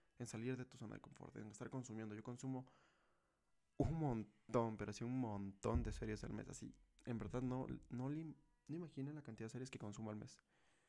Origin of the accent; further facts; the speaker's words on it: Ecuador; tengo 20 años y soy de Ecuador.